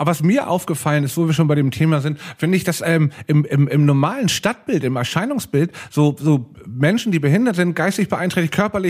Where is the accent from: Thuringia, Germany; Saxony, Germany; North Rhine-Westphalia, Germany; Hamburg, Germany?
Hamburg, Germany; Aber früher war das für mich in meiner Kindheit auch noch in Hamburg